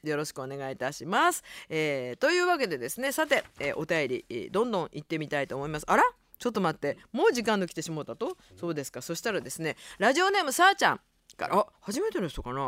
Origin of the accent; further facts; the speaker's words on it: Tokai, Japan; 我が地元東海地区にも